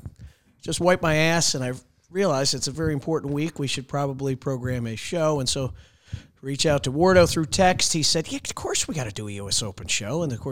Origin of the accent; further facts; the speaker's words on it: Connecticut, United States; me growing up in Connecticut, coming out here, I was like